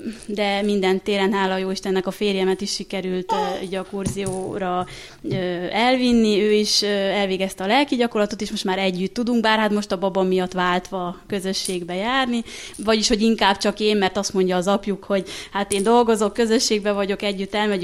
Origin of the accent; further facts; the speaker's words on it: Nagylóc, Nógrád, Hungary; now in Budapest, Hungary; én egy vidéki Nógrád megyei kis faluból származom, Hollók mellő Nagylócról, és mikor följöttem Budapestre